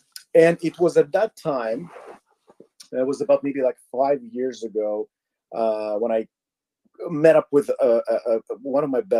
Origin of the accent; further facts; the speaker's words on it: Moscow, Russia; moved away as an adult; now in Canada; Well, I was born and raised in Moscow, actually, Russia, up until the age of 18 when I moved with my immediate family to Canada.